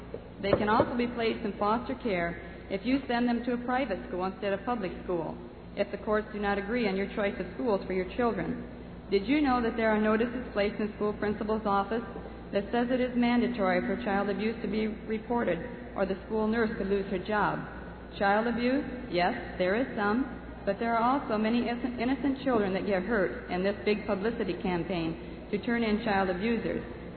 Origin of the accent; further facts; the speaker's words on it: Ohio, United States; I'm from Ohio.